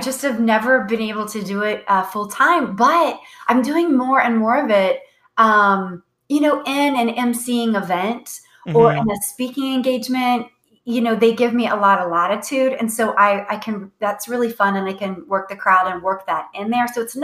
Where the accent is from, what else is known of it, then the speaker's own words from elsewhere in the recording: Ohio, United States; Like, growing up in Ohio, this is a true story.